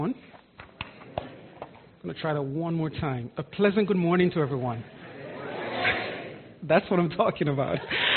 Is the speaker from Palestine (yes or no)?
no; Jamaica; So straight up, I'm from Jamaica, so if you hear an accent, that's where that is from.